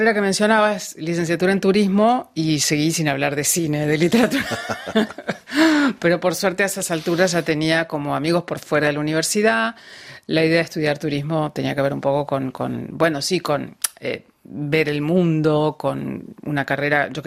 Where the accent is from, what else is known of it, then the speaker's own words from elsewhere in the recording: Junín, Buenos Aires Province, Argentina; le dije soy de Junín